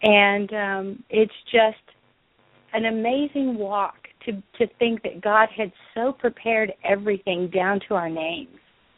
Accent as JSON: {"language": "English", "town": "Springfield", "region": "Colorado", "country": "United States", "lives_now": "Grove, United States", "said": "And I came from Springfield, Colorado, which is a little bitty tiny town in Colorado."}